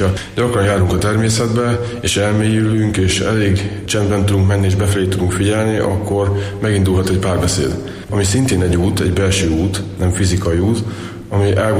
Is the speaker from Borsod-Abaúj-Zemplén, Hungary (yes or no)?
yes; Sátoraljaújhely, Borsod-Abaúj-Zemplén, Hungary; Szülővárosom Sátoraljaújhely, és ez az első kép innen indult.